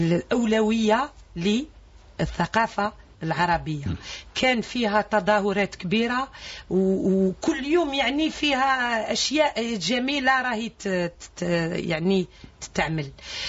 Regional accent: Algiers, Algiers Province, Algeria; لأنه عندنا في الجزائر العاصمة نشأنا 3 قرى ترفيهية

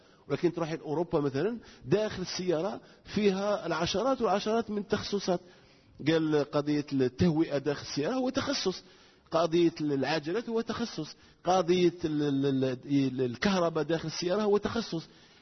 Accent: Algeria; احنا عندنا مشكل كجزائريين في ثقافتنا لقضية التأهيل وقضية التكوين

